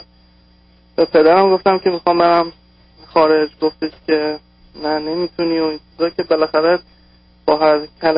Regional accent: Iran; also born or lived in Canada; now in Los Angeles, United States; من حدود 2.5 سال از ایران اومدم بیرون و به صورت تنها اومدم بیرون از ایران و تمام خانواده‌ام ایران هستن. من یه مدت حدود 1 سالی در کانادا زندگی کردم و بعدش هم از کانادا اومدم امریکا. بعد اول من نیویورک زندگی میکردم

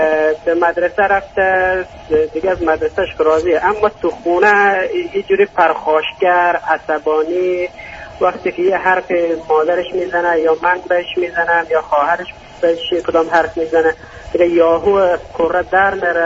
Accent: Afghanistan; Persian is a second language; این که دیگه خب من اهل افغانستانم، باز معذرت که من دیگه اونقدر فارسی خوب نیست.

